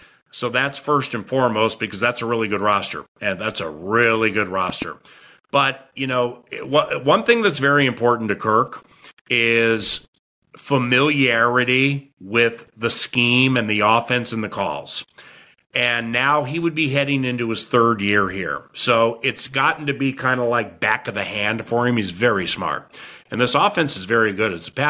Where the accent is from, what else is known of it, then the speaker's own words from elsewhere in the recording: East Coast, United States; We're both from the East Coast.